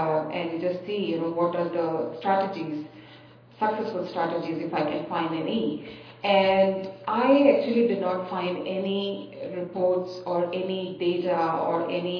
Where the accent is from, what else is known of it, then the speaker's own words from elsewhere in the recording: Boston, Massachusetts, United States; I'm from Boston.